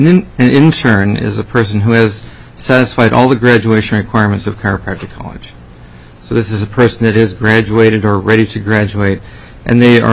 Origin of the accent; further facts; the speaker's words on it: Juneau, Alaska, United States; also born or lived in Anchorage; I was born and raised in Juneau. It's always an exciting moment for me to come down here.